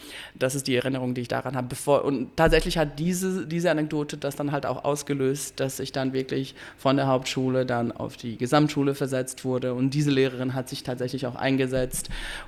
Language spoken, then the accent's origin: German; Dortmund, North Rhine-Westphalia, Germany; ich komme aus Dortmund